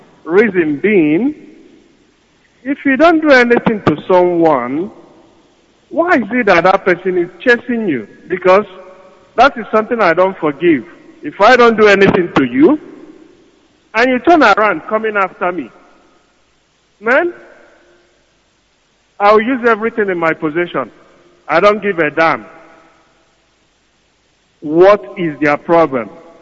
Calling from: Canberra, Australian Capital Territory, Australia; I'm calling from Canberra, Australia.

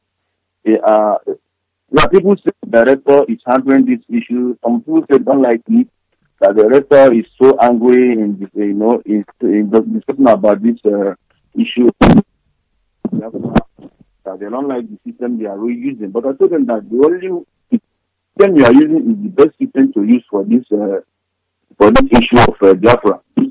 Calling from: Japan; I'm from Newi. I'm calling from Japan.

